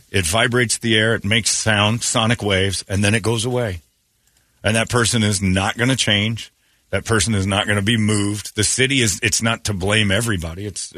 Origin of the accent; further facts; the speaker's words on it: Crown Point, Indiana, United States; because when I grew up in Crown Point, Indiana, was the home of the Klan in that area.